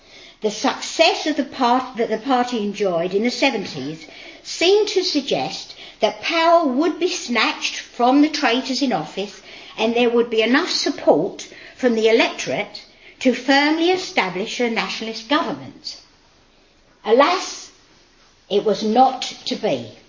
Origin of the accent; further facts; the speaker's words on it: Catford, London, United Kingdom; also born or lived in Deptford; I come from Catford, Lewisham, Blackheath, and the radical change there is beyond belief.